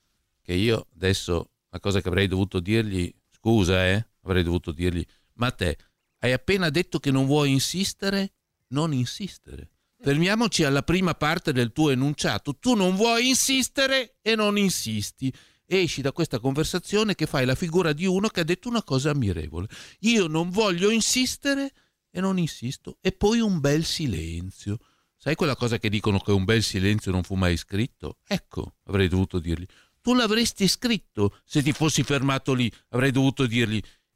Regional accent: Parma, Emilia-Romagna, Italy; io sono di Parma

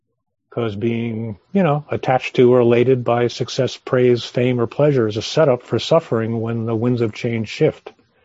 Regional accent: Long Island Sound, United States; And I grew up on Long Island Sound with boats

